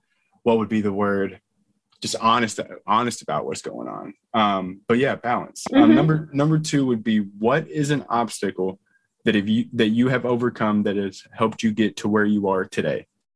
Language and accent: English; Kentucky, United States; I'm not from China, I'm from Kentucky.